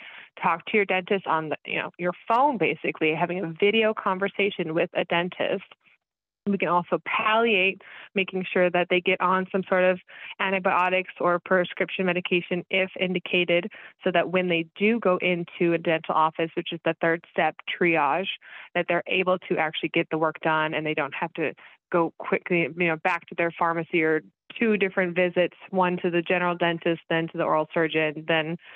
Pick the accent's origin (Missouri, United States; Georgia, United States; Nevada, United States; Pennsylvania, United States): Missouri, United States; Kansas City; I am from Kansas City, so go Chiefs.